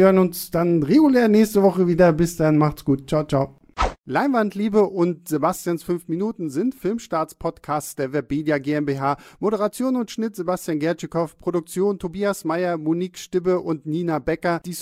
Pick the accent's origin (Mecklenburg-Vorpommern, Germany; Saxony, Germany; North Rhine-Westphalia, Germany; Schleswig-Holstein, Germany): Mecklenburg-Vorpommern, Germany; Rostock; ich bin in Rostock aufgewachsen